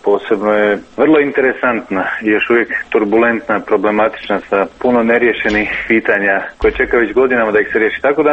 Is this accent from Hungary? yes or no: no; Croatia; dolazim iz Hrvatske